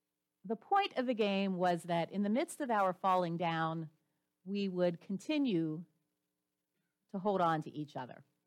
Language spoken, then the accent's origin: English; Pennsylvania, United States; And growing up in Pennsylvania, that hit home with me.